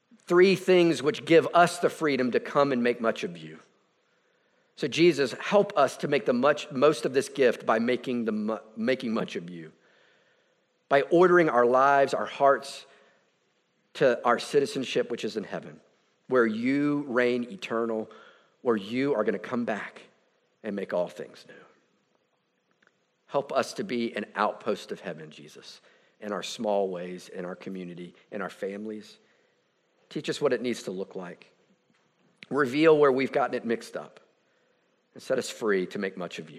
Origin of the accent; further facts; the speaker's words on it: United States; I am proud and glad that I'm American. I genuinely am. I love this place.